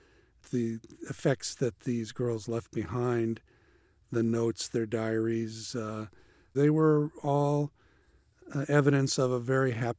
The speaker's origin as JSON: {"language": "English", "town": "Timonium", "region": "Maryland", "country": "United States", "tie": "born or raised there", "said": "I grew up in Timonium, just outside of Baltimore"}